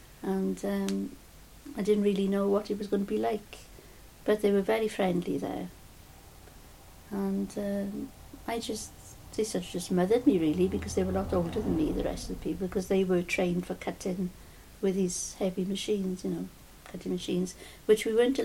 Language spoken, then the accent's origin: English; Cwmfelin, Wales, United Kingdom; born there; I was born in Cwmfelin.